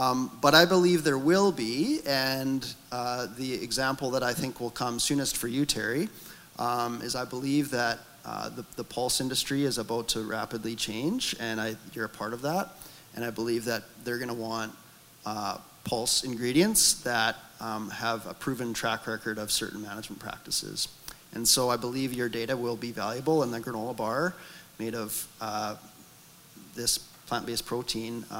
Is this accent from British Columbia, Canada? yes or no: no; Alberta, Canada; I'm from Alberta.